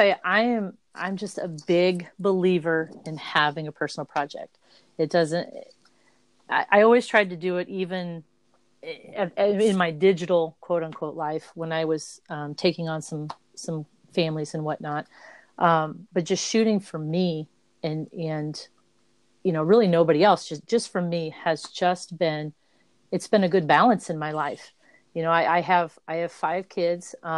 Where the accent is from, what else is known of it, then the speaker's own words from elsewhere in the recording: Chillicothe, Illinois, United States; this project, right now that I'm doing currently is about my hometown in, Chillicothe, Illinois.